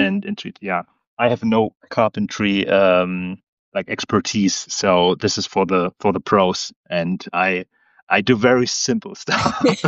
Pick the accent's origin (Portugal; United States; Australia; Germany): Germany; Brandenburg; English is a second language; I'm from Berlin, or I grew up close to Berlin